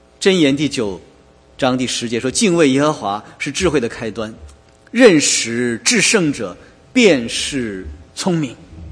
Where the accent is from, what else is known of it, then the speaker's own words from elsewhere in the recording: China; 这好像就是有点像我们中国人说一生啊，开门七样是柴米油盐酱醋茶